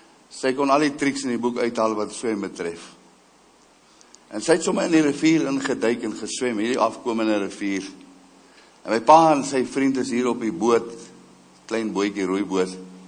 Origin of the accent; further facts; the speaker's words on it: Middelburg, Eastern Cape, South Africa; born there; also born or lived in Transvaal; ek is in die Oos-Kaap gebore, in Middelburg in die Oos-Kaap gebore. Ek het die meeste van my lewe hier in Transvaal deurgebring, praat in die ou terme. En ek is daar gebore